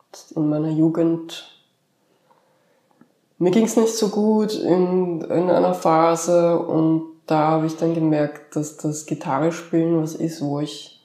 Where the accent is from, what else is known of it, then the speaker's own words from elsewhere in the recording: Upper Austria, Austria; In Oberösterreich, in Regenkreis.